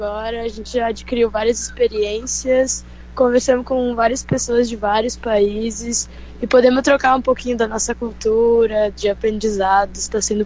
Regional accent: Caxias, Brazil; então, eu sou lá de Caxias também, no Moacara

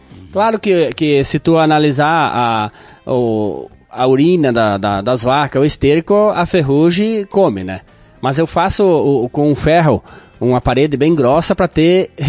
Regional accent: Itapuca, Rio Grande do Sul, Brazil; eu sou natural lá de Itapuca e na época eu era amarrado lá, né?

